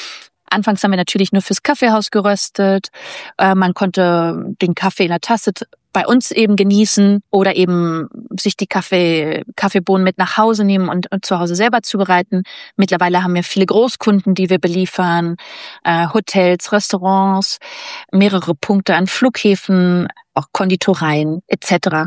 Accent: Berlin, Germany; ich komme ja aus Berlin

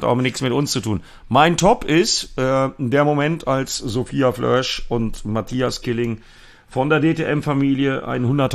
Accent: North Rhine-Westphalia, Germany; meine alte Heimat, die ja auch deine alte Heimat ist, Matthias, das Sauerland

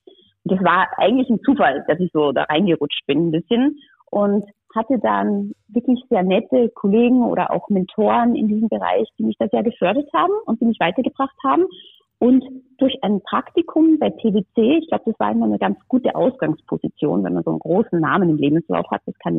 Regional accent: Salzburg, Austria; moved away as an adult; Ich bin aufgewachsen und geboren im Salzburger Land und bin dort ja zur Schule gegangen. Und bis ich 18 war, habe ich auch dort gelebt.

